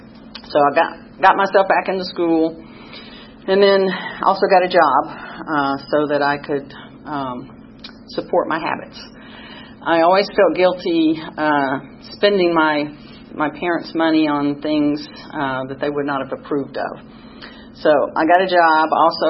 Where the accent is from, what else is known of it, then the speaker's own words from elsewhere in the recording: Chattanooga, Tennessee, United States; there was a bar in Chattanooga I grew up in Chattanooga, we would go to.